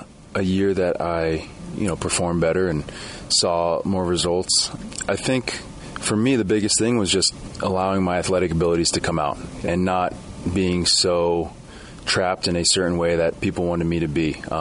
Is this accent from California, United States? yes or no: yes; San Diego, California, United States; So I was born and raised in San Diego, attended a high school called Poway High School, went to the University of San Diego for 3 years